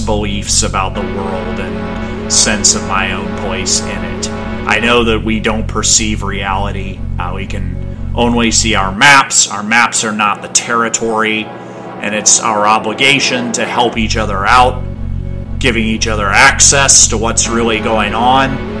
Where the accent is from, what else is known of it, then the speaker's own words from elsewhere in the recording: Chicago, Illinois, United States; now in West Coast, United States; I came here from Chicago and I had a number of friendships that were based largely on the practice of sitting around and talking smack about other people in the room. And when I moved to the West Coast